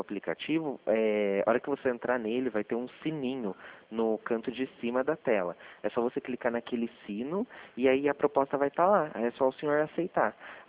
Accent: Limeira, São Paulo, Brazil; Sou daqui de Limeira mesmo. A gente fica aqui na Rua Barão de Campinas.

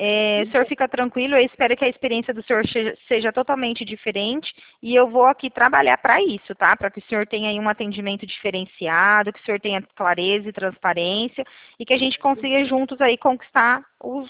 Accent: Presidente Prudente, São Paulo, Brazil; Aqui somos do interior de São Paulo, aqui Presidente Prudente

